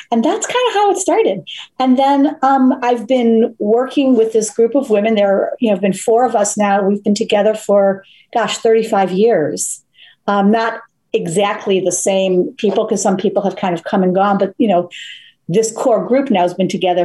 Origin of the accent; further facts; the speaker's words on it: Buffalo, New York, United States; now in Boston, United States; I'm from Buffalo, New York originally. Mm-hmm. And then when I came back to the States, I moved to Boston, where I live now.